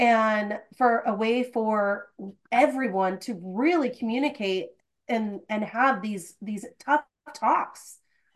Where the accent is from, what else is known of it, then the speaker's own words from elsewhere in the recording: California, United States; And as a Californian, I know you are too, the use of cannabis is not something that I see as a big deal in general.